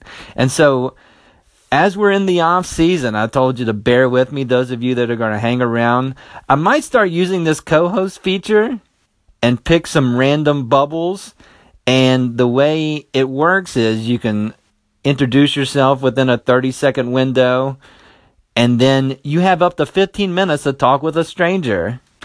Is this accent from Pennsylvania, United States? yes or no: no; West Virginia, United States; And the location is my home state, West Virginia.